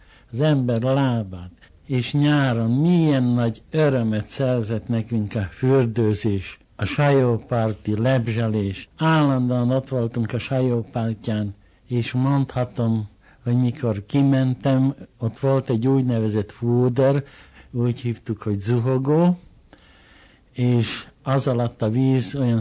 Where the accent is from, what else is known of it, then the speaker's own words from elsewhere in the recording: Plešivec, Košice Region, Slovakia; Ott, ahol én születtem és éltem gyermekkoromban, Pelsőcön, Gömörben, a hegyek között